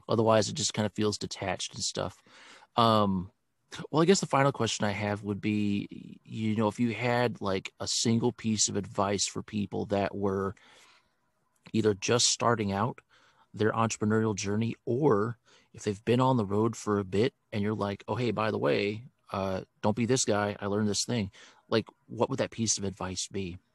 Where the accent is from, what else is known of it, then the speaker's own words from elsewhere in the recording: St. Louis, Missouri, United States; I'm up from St. Louis. I'm near sea level, man.